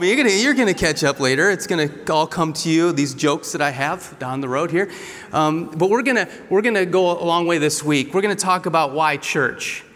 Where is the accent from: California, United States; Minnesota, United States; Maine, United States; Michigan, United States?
Michigan, United States; now in South Carolina, United States; Well, my wife and I came from Michigan to South Carolina to go to seminary here, and we had to change some language.